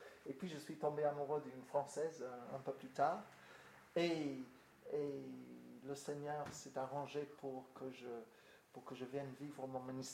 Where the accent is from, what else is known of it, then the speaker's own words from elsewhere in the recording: United Kingdom; French is a second language; Vous avez compris par mon accent que j'ai des origines au-delà de la Manche.